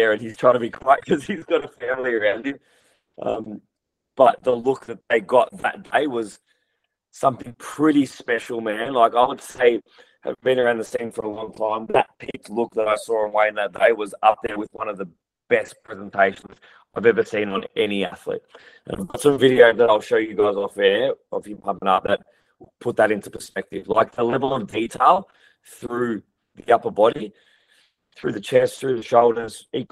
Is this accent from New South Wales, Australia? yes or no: no; Melbourne, Victoria, Australia; One of the other coaches, and I told them that I was from Melbourne, helping out.